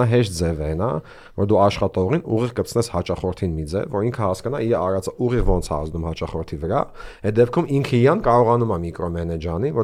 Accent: Boston, Massachusetts, United States; Երկուսը Հայաստանից են, ես դե Բոստոնից եմ

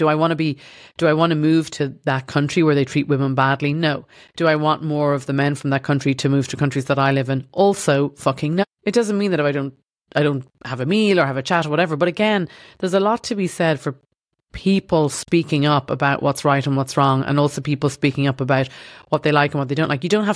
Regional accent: Ireland; I'm watching Ireland, my home country

